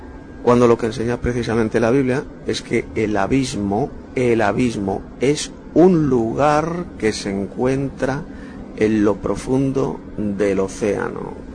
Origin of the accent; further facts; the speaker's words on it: Madrid, Community of Madrid, Spain; de Madrid, España.